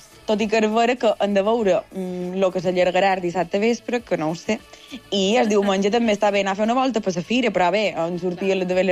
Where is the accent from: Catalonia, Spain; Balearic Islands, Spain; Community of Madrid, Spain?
Balearic Islands, Spain; Sencelles